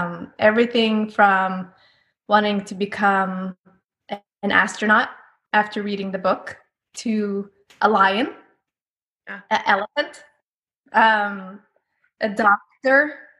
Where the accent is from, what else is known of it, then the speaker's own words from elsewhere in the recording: Norway; English is a second language; moved away as an adult; now in New York, United States; growing up in Norway, where everyone is blonde with blue eyes